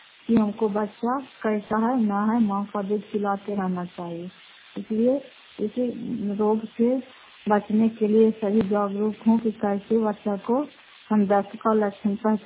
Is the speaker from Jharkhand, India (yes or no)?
no; Fatehpur, Bihar, India; घर फतेहपुर, पंचायत मकरौल साहब, जिला नालंदा, करार पछवाड़ ब्लॉक की निवासी हूँ।